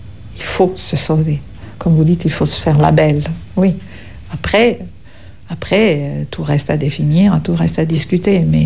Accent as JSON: {"language": "French", "town": "Vicenza", "region": "Veneto", "country": "Italy", "tie": "born or raised there", "moved": "yes", "lives_now": "France", "said": "Je suis italienne de la région de Venise, d'une petite ville qui s'appelle Vicenza. Je suis arrivée ici en printemps de 80."}